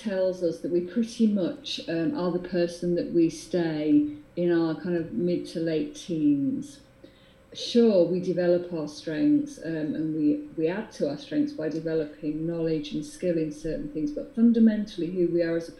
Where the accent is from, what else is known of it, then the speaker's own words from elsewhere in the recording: United Kingdom; Because we're British and we're modest